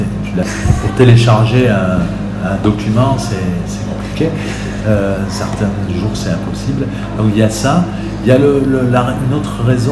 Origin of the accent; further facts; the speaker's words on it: France; moi je suis français